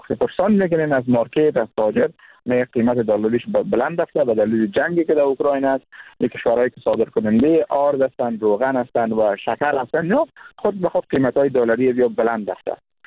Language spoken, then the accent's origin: Persian; Kunduz, Afghanistan; ما هم جزء از افغانستان هستیم، مردم کندوز متضررتر خواهد شدیم